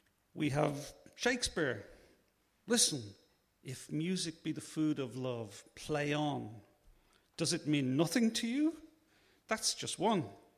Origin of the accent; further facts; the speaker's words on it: Dublin, Leinster, Ireland; now in London, United Kingdom; I'm from Dublin.